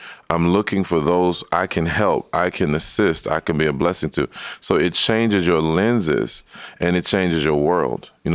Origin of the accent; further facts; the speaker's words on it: the South, United States; I think for me, growing up in the South